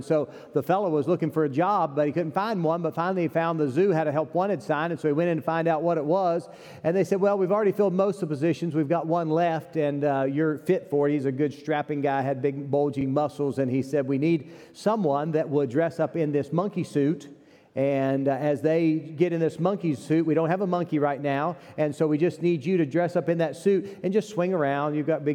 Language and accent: English; West Virginia, United States; I'm from West Virginia